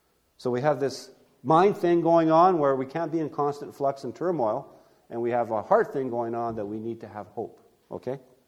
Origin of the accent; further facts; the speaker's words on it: Jasper, Alberta, Canada; Now, I grew up in Jasper, Alberta.